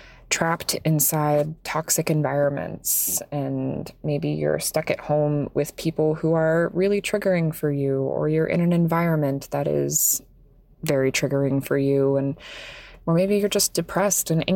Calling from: Port St. Lucie, Florida, United States; I'm calling in from Port St. Lucie, Florida.

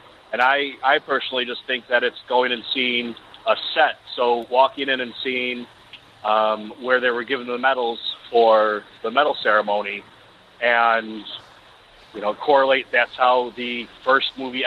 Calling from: Brooklyn, New York, United States; calling from Brooklyn.

